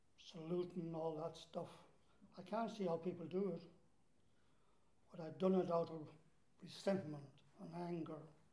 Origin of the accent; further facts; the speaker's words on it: Ireland; I'm an alcoholic, I'm Irish